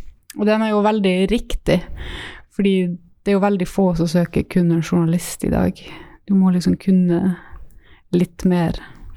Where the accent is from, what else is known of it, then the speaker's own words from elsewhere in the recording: Alta, Finnmark, Norway; Ja, jeg er fra Alta.